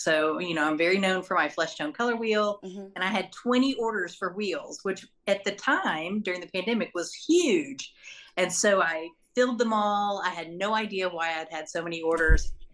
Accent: Fort Worth, Texas, United States; I grew up in Fort Worth and I moved to Dallas as soon as I could.

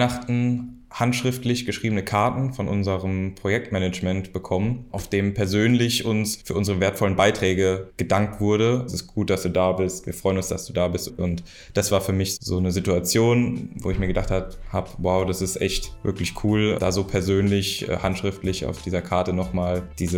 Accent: Ober-Ramstadt, Hesse, Germany; Ich komme aus der Stadt, hier aus Oberramstadt, in der die DAW ansässig ist.

